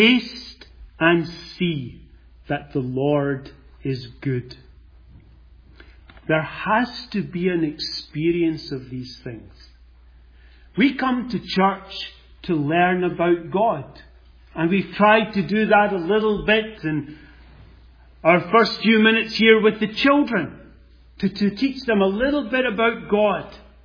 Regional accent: Scotland, United Kingdom; I come from Scotland. Now, I don't know whether any of you have ever been in Scotland.

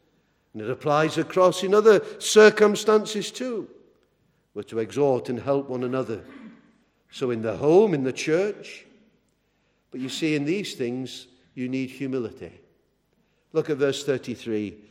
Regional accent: England, United Kingdom; because obviously, being English, we're very reserved.

